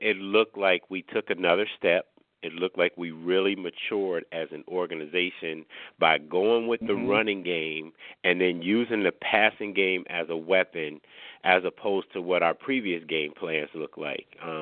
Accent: Oakland, California, United States; now in Virginia, United States; I think I'm from Oakland, but I live in Virginia.

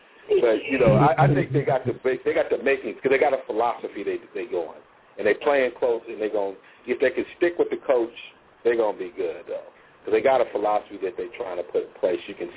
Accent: Michigan, United States; And, you know, we're both from Michigan.

